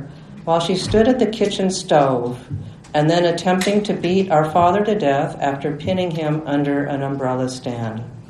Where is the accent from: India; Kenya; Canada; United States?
Canada; So I was telling Rabbi Rosenzweig how I came all the way from Canada to be here